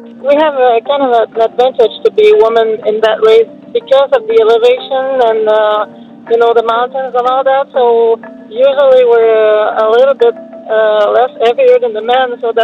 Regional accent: Quebec, Canada; from Quebec, Canada.

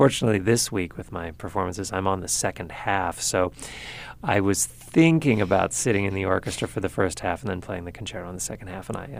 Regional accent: Brandon, Manitoba, Canada; his wife is from my hometown, and I've known her literally all my life. I thought she was German. No, Adele is from Brandon, Manitoba, and they live in Germany.

